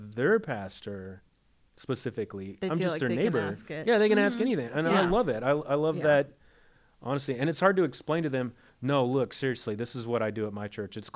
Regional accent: Arkansas, United States; And I'm originally from Arkansas.

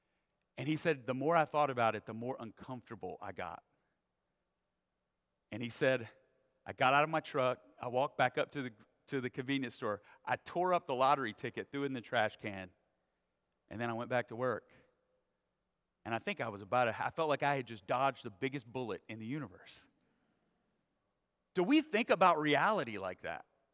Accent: North Carolina, United States; My brother and I grew up in North Carolina.

